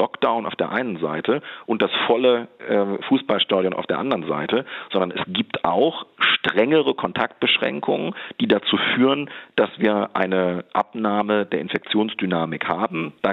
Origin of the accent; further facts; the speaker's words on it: Lower Saxony, Germany; so beispielsweise in Niedersachsen, wo ich herkomme.